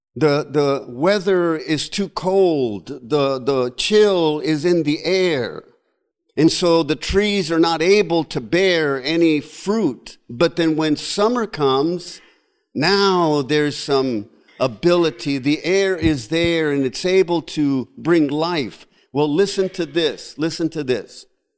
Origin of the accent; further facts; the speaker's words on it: Las Vegas, Nevada, United States; We grew up in Las Vegas, Nevada. And in Las Vegas, probably like here, we had the four seasons.